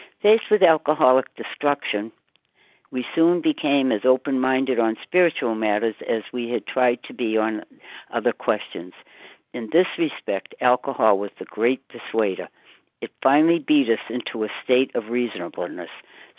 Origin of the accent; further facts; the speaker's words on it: Walpole, Massachusetts, United States; I'm from Walpole, Massachusetts